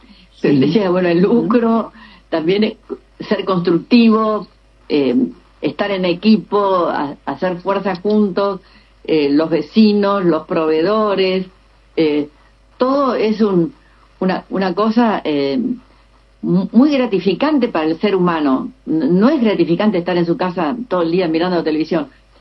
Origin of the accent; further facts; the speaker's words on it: Corning, New York, United States; born there; estuvo un año haciendo una pasantía en Corning, Nueva York, donde yo nací